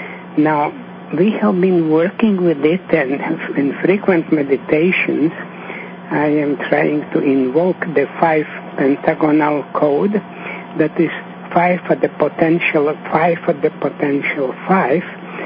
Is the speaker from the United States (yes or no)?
yes; New York, United States; from New York.